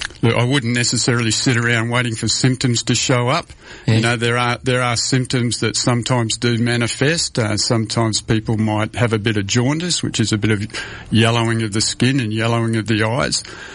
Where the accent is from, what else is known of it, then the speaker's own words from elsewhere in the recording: Western Australia, Australia; Firstly, I'd like to say that I feel privileged and to be born and raised on Noongar Boodja and to be living and working on the country.